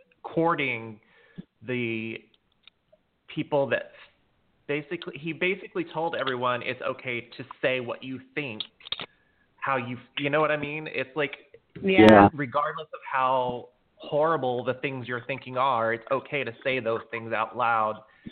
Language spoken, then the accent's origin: English; Dallas, Texas, United States; And I grew up here in Texas. I grew up in the Dallas area and I've been out since I was 20